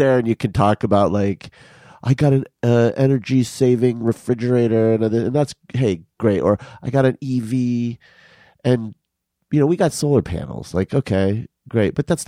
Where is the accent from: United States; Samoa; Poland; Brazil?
United States; Tucson, Arizona; You know, I was, I grew up in Tucson and I worked, I was a landscaper in fucking Tucson.